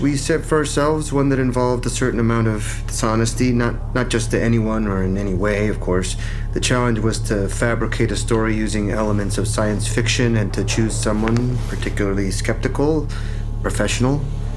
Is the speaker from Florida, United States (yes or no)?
yes; Tampa, Florida, United States; I'm from Tampa, Florida.